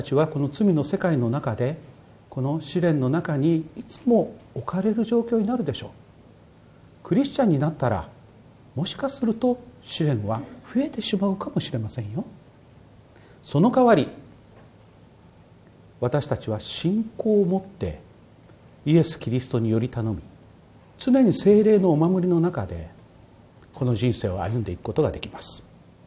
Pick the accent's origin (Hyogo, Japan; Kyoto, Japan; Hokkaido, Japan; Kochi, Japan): Kochi, Japan; うちはもともと神道です。 で、ふるさとの高知五台山という山がありまして、そのふもとにですね、久保神社っていう神社があります。うちの先祖を祀った神社です。